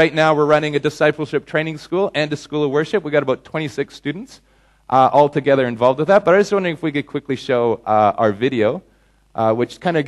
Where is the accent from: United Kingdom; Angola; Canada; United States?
Canada; now in Indonesia; I know I'm originally from Canada, but you know I've been in Indonesia 9 years now, and my Canadian toughness for resisting the cold has kind of melted away